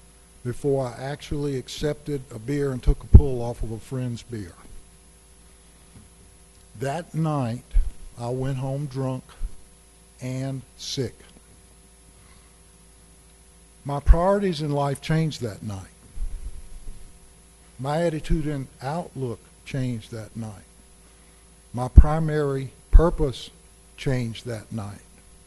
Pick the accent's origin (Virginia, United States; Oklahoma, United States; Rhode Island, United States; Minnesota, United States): Virginia, United States; Richmond; I grew up in Richmond, Virginia. My father was a Presbyterian minister and a professor of theology at a Presbyterian seminary.